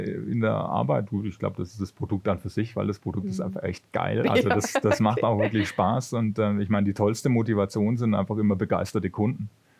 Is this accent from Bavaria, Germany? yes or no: yes; Würzburg, Bavaria, Germany; Und da hatten wir Konzerte bei uns in der Heimat, das ist aus der Gegend Würzburg, wo ich herkomme.